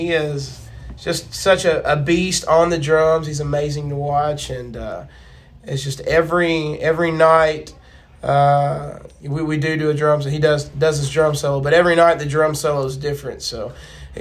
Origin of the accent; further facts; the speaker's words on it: Kentucky, United States; So it's interesting because I'm a Kentucky guy. I'm from Kentucky.